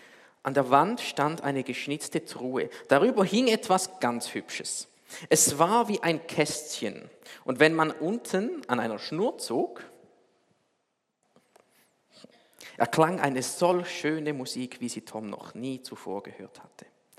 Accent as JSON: {"language": "German", "region": "Thurgau", "country": "Switzerland", "said": "Aber ich komme aus dem Thurgau, ich habe nichts dafür, es liegt mir im Blut."}